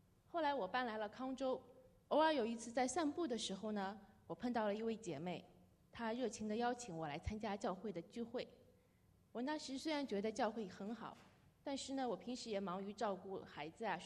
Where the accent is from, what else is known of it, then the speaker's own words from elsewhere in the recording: China; 我在大陆长大，我在学校里的教育都是无神论